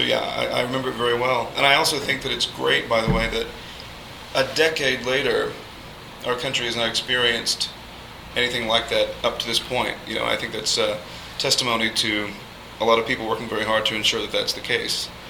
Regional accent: Texas, United States; I'm not a member of the unions, of course, because I am from Texas

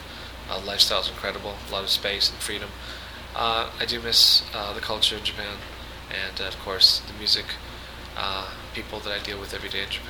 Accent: Saskatchewan, Canada; now in Tokyo, Japan; I was raised in Saskatchewan, which is a very small town and very rural.

